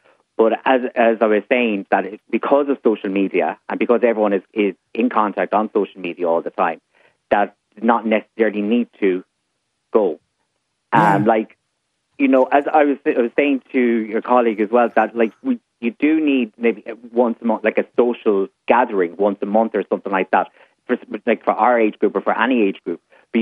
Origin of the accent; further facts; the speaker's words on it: Galway, Connacht, Ireland; I know I'm from Galway